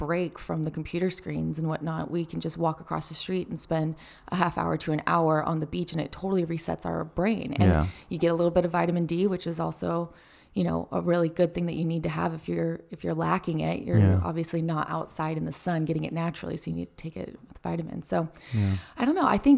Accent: California, United States; also born or lived in Oklahoma; because we're both California kids. So mm-hmm. growing up in California, you never really had seasons, right?

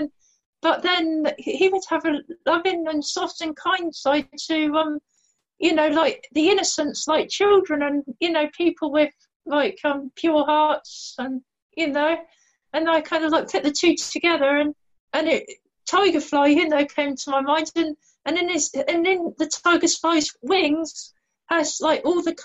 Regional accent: Winchester, South East England, United Kingdom; I come from Winchester, which is Hampshire, which is right down south of England. That is right central, southern central of England.

